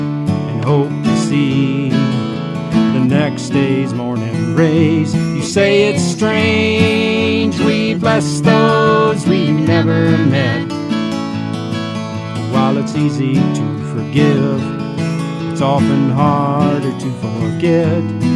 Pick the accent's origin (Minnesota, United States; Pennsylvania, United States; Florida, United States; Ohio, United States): Ohio, United States; Springfield; I grew up in Springfield, by the DT&I